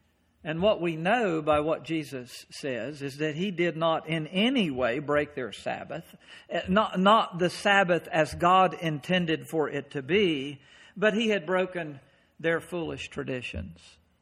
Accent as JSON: {"language": "English", "region": "the South", "country": "United States", "tie": "born or raised there", "accent": "southern drawl", "said": "Maybe by some of the southern drawl that you hear occasionally in my speech, because I grew up in the South"}